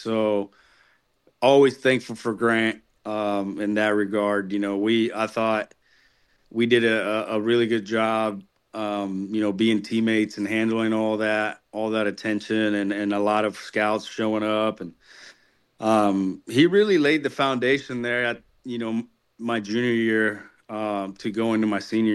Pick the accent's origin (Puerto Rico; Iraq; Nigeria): Puerto Rico; also born or lived in Waco, Texas; growing up in Puerto Rico, you know, it was that's all we did, you know, is just play.